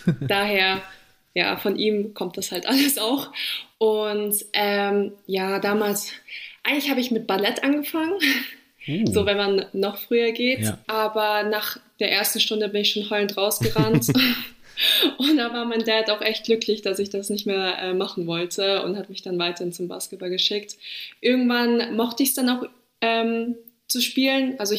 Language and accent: German; Erding, Bavaria, Germany; also ich bin ja in Erding aufgewachsen. Ich weiß nicht, ob Erding euch was sagt.